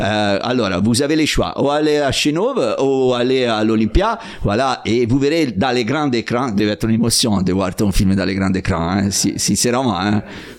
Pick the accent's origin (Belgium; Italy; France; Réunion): Italy; French is a second language; comme j'ai dit, je suis italien et nous, les Italiens, on parle pas comme ça, comme les Français.